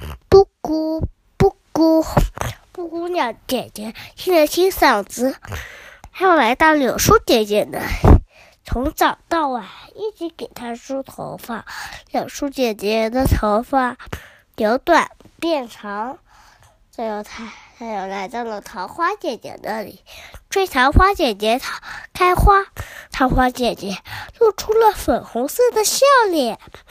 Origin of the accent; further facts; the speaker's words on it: Shanghai, China; 我是来自上海地区的